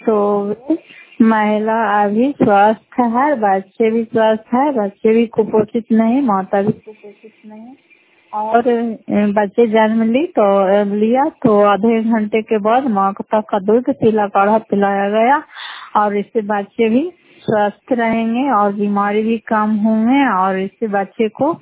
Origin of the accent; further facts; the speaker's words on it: Fatehpur, Bihar, India; घर फतेहपुर पंचायत मकरोता जिला नालंदा क्रा पसराय ब्लॉक निवासी हूँ।